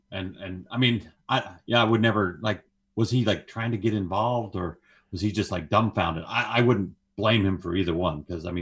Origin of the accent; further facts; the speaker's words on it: Utah, United States; I'm from Utah.